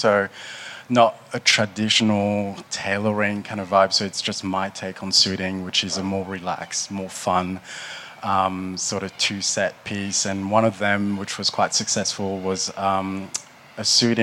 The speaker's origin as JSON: {"language": "English", "country": "Mauritius", "tie": "born or raised there", "said": "So growing up in Mauritius was quite, so I feel quite lucky"}